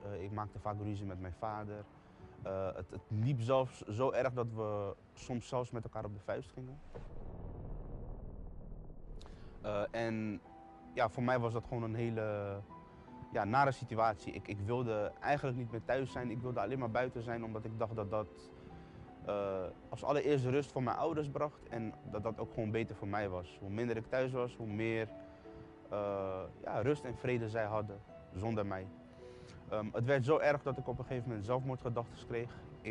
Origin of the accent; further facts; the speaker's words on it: The Hague, South Holland, Netherlands; Ik kom uit Den Haag. Ik heb een goede jeugd gehad.